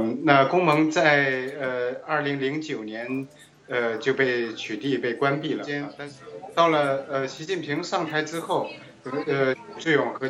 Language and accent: Chinese; China; 我是来自中国的学者跟人权律师